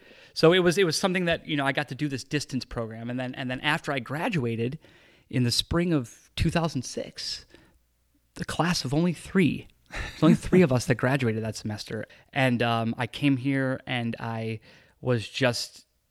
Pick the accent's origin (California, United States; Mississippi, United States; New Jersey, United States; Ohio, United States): Ohio, United States; Cleveland; But I grew up in Cleveland in that world, and got into writing and poetry as a young person.